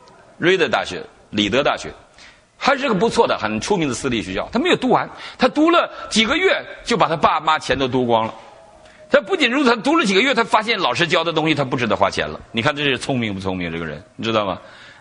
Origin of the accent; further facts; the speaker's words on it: Northeast China, China; 为什么我会出生在中国啊，甚至东北，还是那个年代